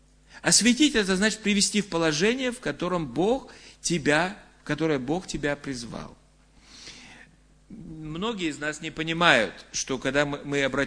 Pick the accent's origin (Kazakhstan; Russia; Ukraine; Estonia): Estonia; Я вырос не в деревне, я вырос в городе, я вырос в Эстонии, совсем недалеко от Санкт-Петербурга.